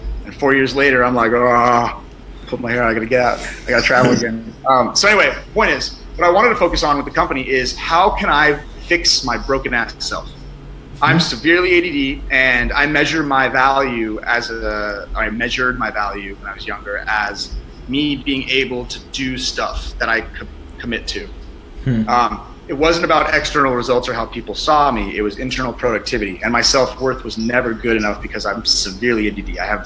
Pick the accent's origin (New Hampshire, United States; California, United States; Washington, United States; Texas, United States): California, United States; I'm from California and I run a company called Pavlok.